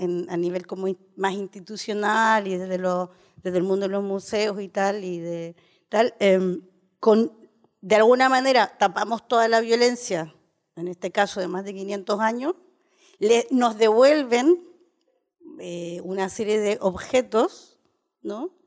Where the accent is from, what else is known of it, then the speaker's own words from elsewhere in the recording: Chile; born there; moved away; Yo nací en Chile, he vivido menos de lo... el país donde menos he vivido, de hecho, extrañamente, pero con el que tengo una relación demasiado cercana, porque soy parte de la diáspora del exilio